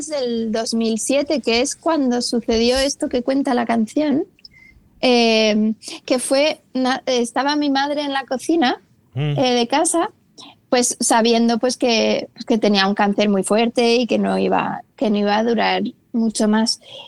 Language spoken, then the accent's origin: Spanish; Murcia, Region of Murcia, Spain; now in Madrid, Spain; Que va, bajo mucho. El fin de semana pasado estuve ahí